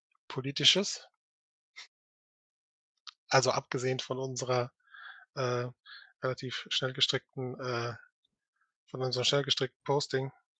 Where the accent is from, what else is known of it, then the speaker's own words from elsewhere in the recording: Mainz, Rhineland-Palatinate, Germany; Auch als stolzer Mainzer habe ich bisher nichts erhalten